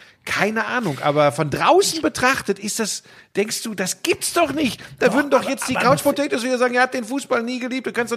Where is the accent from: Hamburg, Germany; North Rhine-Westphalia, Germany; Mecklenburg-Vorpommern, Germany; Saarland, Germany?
North Rhine-Westphalia, Germany; da bin ich aber wirklich so vielleicht auch ein Kind des Ruhrgebiets.